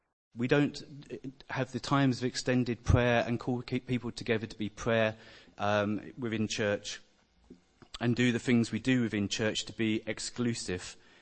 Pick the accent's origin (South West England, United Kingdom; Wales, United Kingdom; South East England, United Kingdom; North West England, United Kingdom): South East England, United Kingdom; accent: Kent; It made me be unsure of who would take me the way I spoke and might take my accent seriously. A very hard Kent accent at the time.